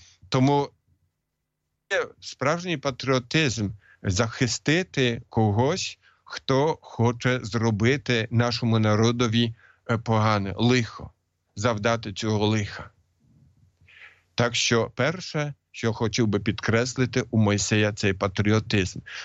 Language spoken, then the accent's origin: Ukrainian; Poland; Хоч я сам поляк